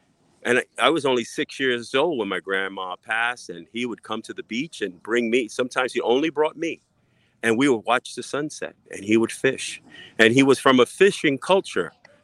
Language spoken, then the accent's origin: English; New York, United States; my personal adverse childhood experiences growing up in the South Bronx